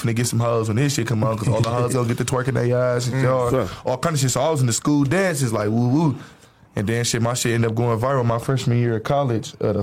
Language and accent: English; Milwaukee, Wisconsin, United States; Yeah, I'm from Milwaukee.